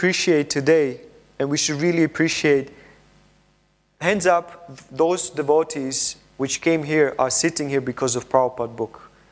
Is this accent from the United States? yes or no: no; Slovakia; I'm from Slovakia